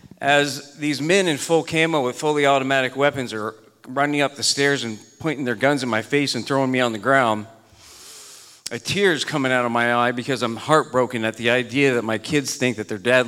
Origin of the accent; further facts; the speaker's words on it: Washington, United States; also born or lived in California / Tennessee / Maine / South Carolina; I'm from Washington. I'm actually from California, Tennessee, Maine, South Carolina, and Philadelphia.